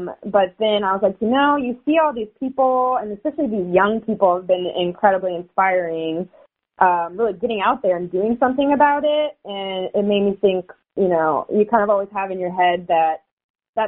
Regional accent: Alpharetta, Georgia, United States; now in Chattanooga, United States; I grew up in Alpharetta, so in the suburbs of Atlanta, in a nice little bubble where I wasn't really seeing any problems.

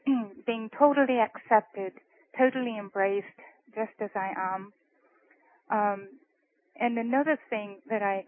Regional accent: Blackpool, North West England, United Kingdom; now in Nashville, United States; I am from the north of England, and I was born during World War II in Lancashire in a town called Blackpool.

